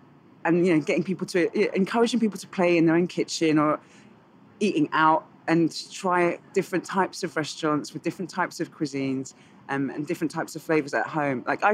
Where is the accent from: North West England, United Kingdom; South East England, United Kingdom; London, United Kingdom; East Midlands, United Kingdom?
London, United Kingdom; I grew up in Southeast London, and I didn't have a very big Ghanaian family.